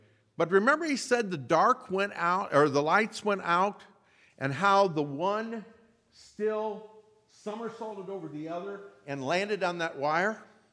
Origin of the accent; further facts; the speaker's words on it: Goshen, Indiana, United States; And I grew up in Goshen, Indiana, so I know something about the Amish.